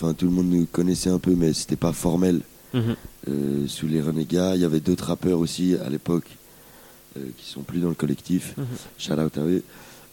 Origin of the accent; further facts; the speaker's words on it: Lausanne, Vaud, Switzerland; nous, on vient tous de Lausanne et il y a quand même un gros manque d'événements et de mise en lumière des artistes locaux